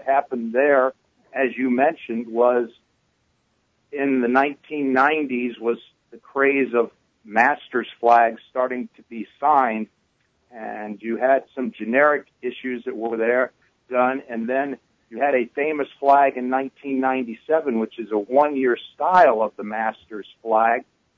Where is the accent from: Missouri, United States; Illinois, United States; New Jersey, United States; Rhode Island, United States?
Illinois, United States; Peoria; Growing up in Peoria, Illinois, I became a big fan of golf.